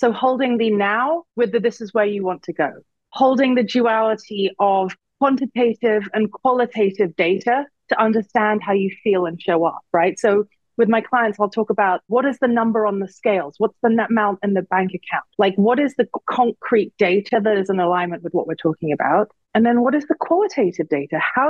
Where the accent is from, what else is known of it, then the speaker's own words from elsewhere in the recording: London, United Kingdom; now in United States; So I'm a Londoner. I live in the US, lived in the US for 21, nearly 22 years. It'll be 22 years in March.